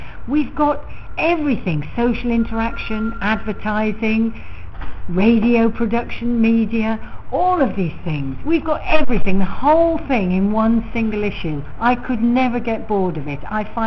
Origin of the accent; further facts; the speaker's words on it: Bristol, South West England, United Kingdom; campaigning for smoke-free areas in Bristol, in my hometown.